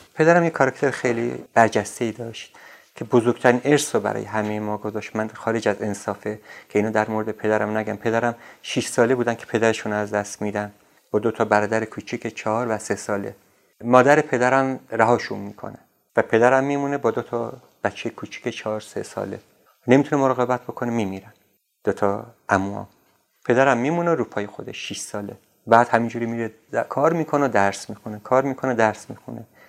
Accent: Ardabil, Ardabil Province, Iran; سرمای بسیار بسیار شدید اردبیل یادمه، برفایی که برای ما گاهی خوشایند بود گاهی بسیار ناراحت کننده بود.

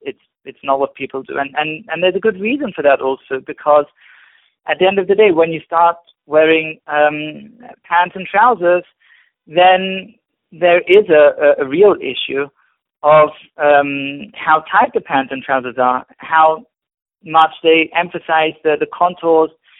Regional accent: United Kingdom; Well, I assume you think trousers because you know I'm a Brit.

